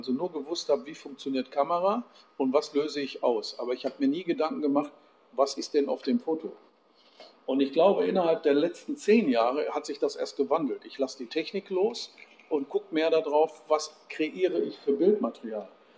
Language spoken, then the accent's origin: German; Duisburg, North Rhine-Westphalia, Germany; born there; now in Siegburg, Germany; Geboren in Duisburg-Neumühl als alter, ehrwürdiger Kaufmannsadel. Hat es mich aber verschlagen nach Siegburg